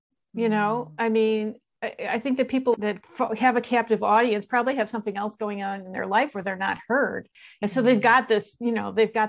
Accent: Midwest, United States; And as a Midwesterner and an introvert, that was a tough thing to overcome

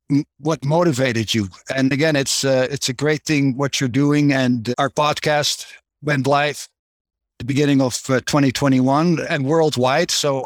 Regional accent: Netherlands; now in United States; I'm your host. I'm originally from the Netherlands, currently living in the great state of Arizona in the United States

